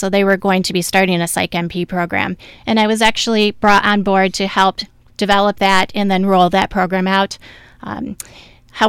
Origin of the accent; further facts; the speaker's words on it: Corning, New York, United States; now in Canandaigua, United States; So I am actually originally from the Southern Tier down in the Payne and Post Corning area, came up to Rochester to do a more college education and haven't left. Currently, my husband and I live in Canandaigua.